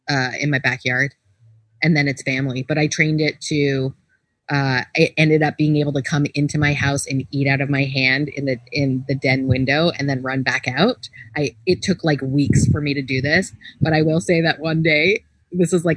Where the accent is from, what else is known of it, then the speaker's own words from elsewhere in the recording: Canada; And I was like, what? This is, and as a Canadian, you know, and we always talk about American medical, right?